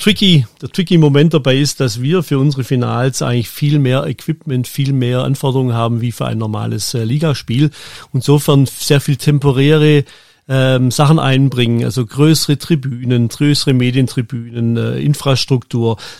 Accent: Germany; now in Switzerland; Ich bin dann als Deutscher noch in die Schweiz gekommen.

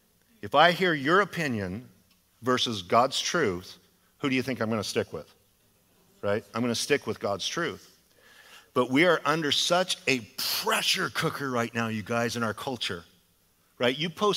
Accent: Idaho, United States; I'm sorry. I'm from Idaho, and I have a Levi jacket on.

